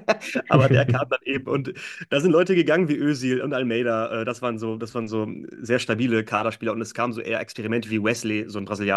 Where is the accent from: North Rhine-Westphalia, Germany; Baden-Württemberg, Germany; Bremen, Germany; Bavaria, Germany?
Bremen, Germany; Ich bin in Bremen geboren, aufgewachsen, bin jetzt 33, wohne immer noch hier, also habe es nicht weit geschafft sozusagen.